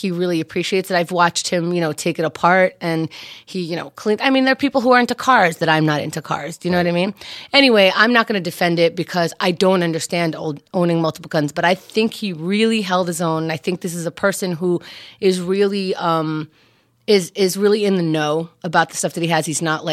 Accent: New York, United States; but I grew up in New York, so that wasn't, it wasn't in the culture over here.

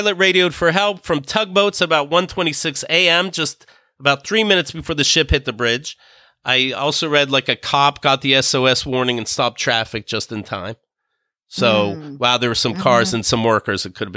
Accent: Pennsylvania, United States; I have some news from my my hometown. This is Somerset County, Pennsylvania. I was born in Somerset County.

